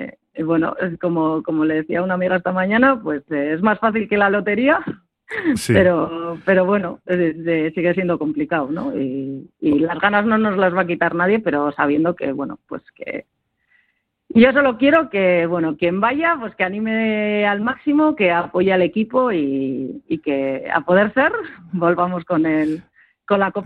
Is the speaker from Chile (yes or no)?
no; Bilbao, Basque Country, Spain; que nos emocionemos como buenos bilbaínos